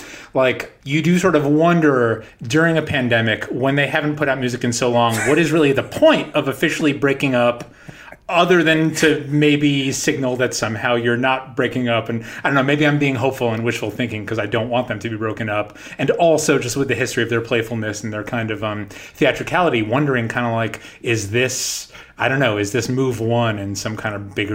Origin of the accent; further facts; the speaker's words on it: New York, United States; I grew up in New York and you would turn on 92.3, you know, the K-Rocks, 93 K-Rock